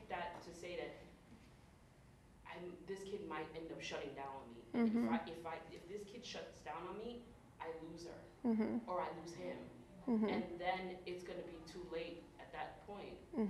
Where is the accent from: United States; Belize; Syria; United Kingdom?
Belize; different cultures are different. I'm from Belize